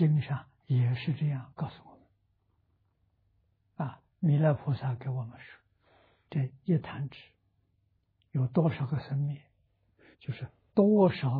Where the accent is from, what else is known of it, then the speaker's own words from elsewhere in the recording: China; 我们中国人叫他做灵魂。